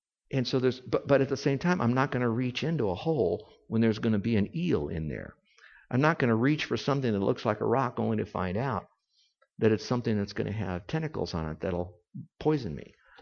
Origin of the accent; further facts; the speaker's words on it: Miami, Florida, United States; also born or lived in Hawaii; we grew up in Miami area, okay? We've lived in Hawaii for a number of years ministering there, and now we're in Florida.